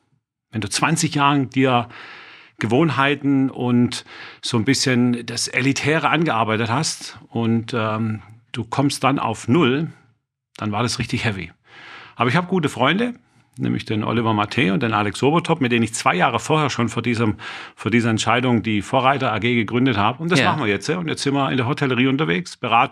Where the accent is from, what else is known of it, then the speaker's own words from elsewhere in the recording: Baden-Württemberg, Germany; ich bin 53 Jahre, verheiratet, 3 Kinder, 1 Hund, habe ein Haus und jetzt ratet ihr alle, was ich bin Schwabe.